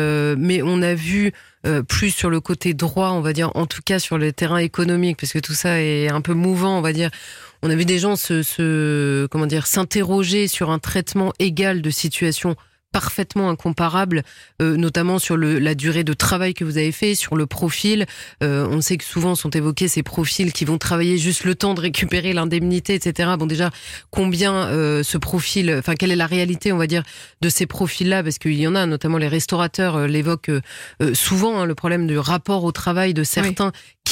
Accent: France; On pourrait, je le dis en tant que Française, tout simplement

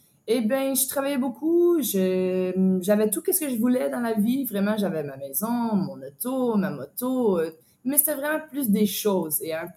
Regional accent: Ottawa, Ontario, Canada; born there; Ben, je suis canadienne. J'étais née à Ontario, Ottawa, la capitale.

